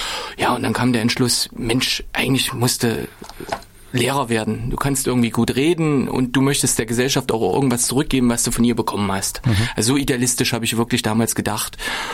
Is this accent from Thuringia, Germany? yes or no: yes; Kahla, Thuringia, Germany; Ich selber stamme aus Kahla. Bin dort aufgewachsen, dort zum Gymnasium gegangen. Heute heißt das Gymnasium Leuchtenburg-Gymnasium.